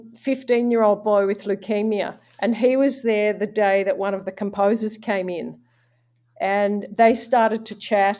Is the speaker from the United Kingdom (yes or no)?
yes; Oxford, South East England, United Kingdom; born there; I was born in Oxford, so I'm English, really.